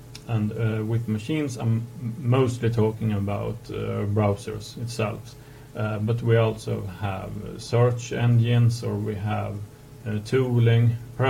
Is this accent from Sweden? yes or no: yes; Sweden; I'm from Sweden and I work as a senior full stack developer.